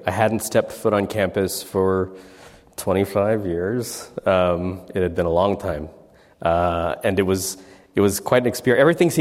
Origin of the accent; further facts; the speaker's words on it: Mira Mesa, California, United States; I grew up in Mira Mesa.